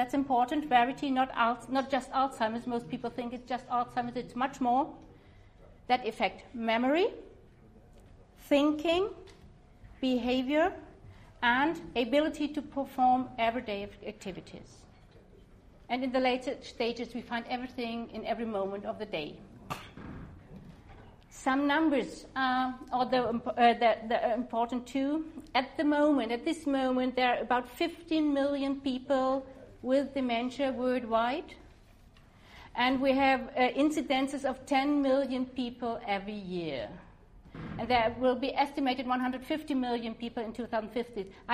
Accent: Germany; English is a second language; I'm coming from Germany, and I work as a gerontologist in the field of dementia care.

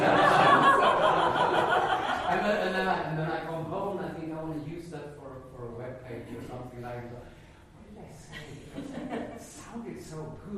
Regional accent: Sweden; now in Germany; I'm born, I grew up in Sweden, live in Germany for pretty much half of my life right now.

